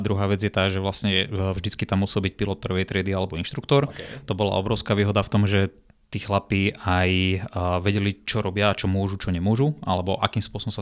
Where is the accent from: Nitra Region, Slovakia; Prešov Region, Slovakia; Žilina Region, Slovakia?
Prešov Region, Slovakia; Vysoké Tatry; Tým, že som rodený Tatranec, tak určite chodím cez Bystricu a to nedaleko som strávil celkom dlhé obdobie svojho života